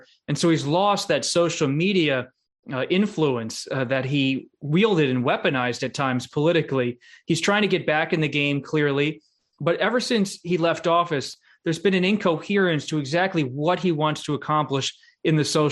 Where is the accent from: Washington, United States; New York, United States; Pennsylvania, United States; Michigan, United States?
Pennsylvania, United States; Philadelphia; And that growing up near Philadelphia, whether it was concerts or museums, I've always had an interest in seeing things up close.